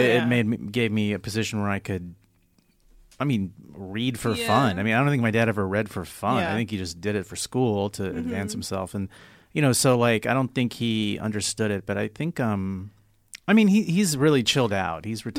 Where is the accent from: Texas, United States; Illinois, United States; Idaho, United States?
Texas, United States; I grew up in Texas. Went to college in Texas, and then I went to law school in Washington, D.C.